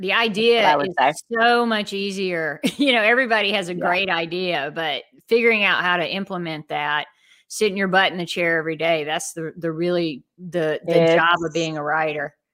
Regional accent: the South, United States; I grew up in the South. We didn't have air conditioning and that building was air conditioned.

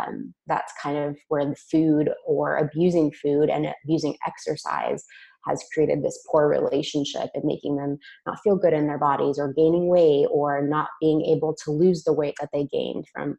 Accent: Las Vegas, Nevada, United States; I'm from Las Vegas. So I went to UNLV for their hospitality program.

